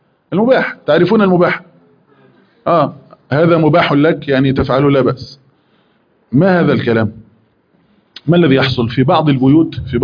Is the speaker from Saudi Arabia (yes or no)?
no; Egypt; عندنا في مصر